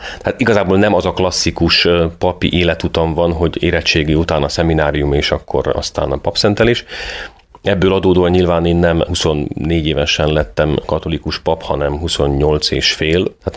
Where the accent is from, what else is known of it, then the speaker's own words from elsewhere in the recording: Kerekegyháza, Bács-Kiskun, Hungary; egyszerű paraszti családban nőttek föl, éltünk, én magam is. Odahaza Kerekegyházán, ott végeztem az általános iskolás tanulmányaimat